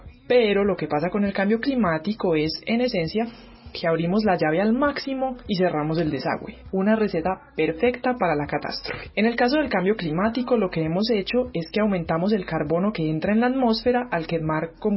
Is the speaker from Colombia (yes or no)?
yes; Medellín, Antioquia, Colombia; born there; Nací en la Medellín de los 90s.